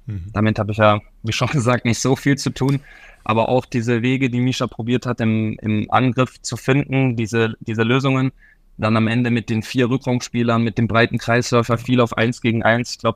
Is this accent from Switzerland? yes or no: yes; Switzerland